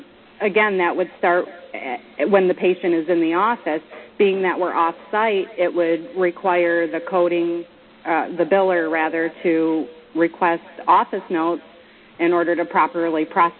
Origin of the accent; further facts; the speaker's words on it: Essexville, Michigan, United States; I'm from Essexville, Michigan.